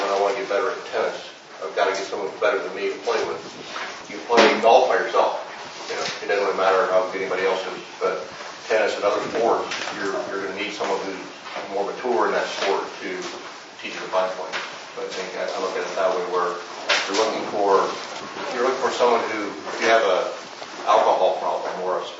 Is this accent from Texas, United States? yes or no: no; Wyoming, United States; One thing I found, I grew up in Wyoming.